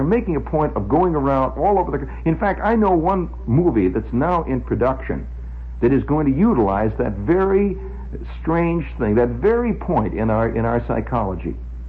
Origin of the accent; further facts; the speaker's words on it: Stratford-upon-Avon, West Midlands, United Kingdom; moved away; also born or lived in Cleveland, United States; I was born in Cleveland, although we shortly thereafter moved to Stratford on Avon.